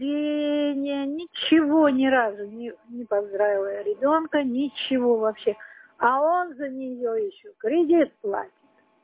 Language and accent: Russian; Sochi, Krasnodar Krai, Russia; Нет, я из Сочи.